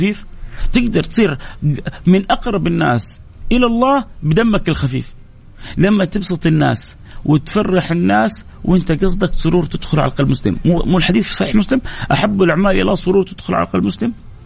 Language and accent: Arabic; Saudi Arabia; عندنا في السعودية